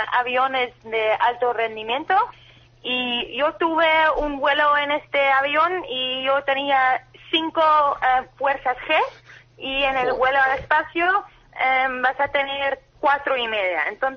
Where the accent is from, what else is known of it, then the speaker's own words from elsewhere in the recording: Netherlands; Spanish is a second language; Sí, sí, soy holandesa y mis padres viven en España, entonces hablo un poco de español.